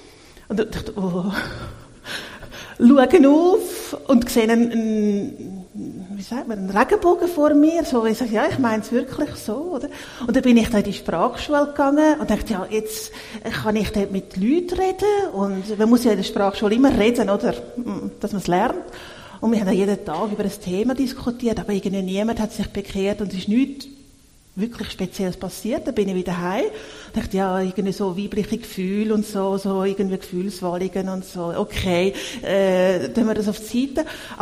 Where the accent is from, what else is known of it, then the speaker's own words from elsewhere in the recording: Zurich, Switzerland; Also mein Heimatort ist in Dachser und es ist gar nicht so weit weg. Ich bin heute Morgen auch wieder vorbeigefahren. Aber aufgewachsen bin ich im Zürich-Unterland, Zürich-Glattal und dann ins Zürich-Oberland gezogen.